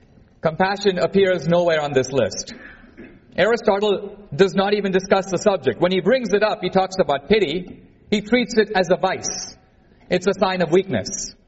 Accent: India; When I was a kid growing up in India, we learned a proverb

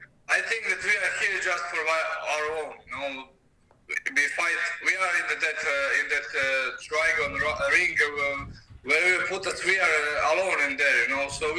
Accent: Croatia; I'm not from the UK, I'm from Croatia.

